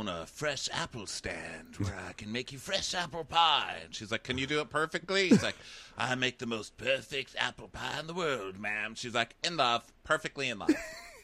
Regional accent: Florida, United States; So the captain's like, well, I know him because I'm from Florida

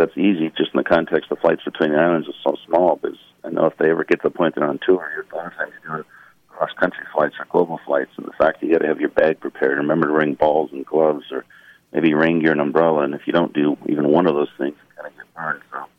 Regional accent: Washington, United States; I grew up in Washington State.

